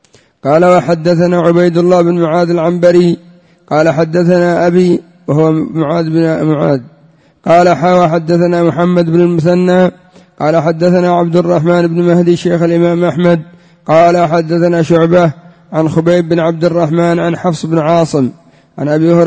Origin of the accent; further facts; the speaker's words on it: Yemen; والمثل عندنا في اليمن يقول إن كان المتكلم مجنونا فالسامع بعقله.